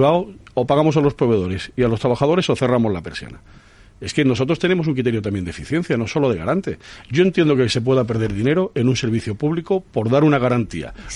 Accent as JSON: {"language": "Spanish", "country": "Spain", "said": "Como ciudadano español, quiero que sea garante de unos servicios."}